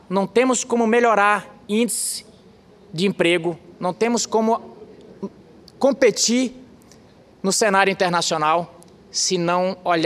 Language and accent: Portuguese; Mato Grosso, Brazil; venho do estado do Mato Grosso, onde a nossa economia é lastreada na produção, na agricultura.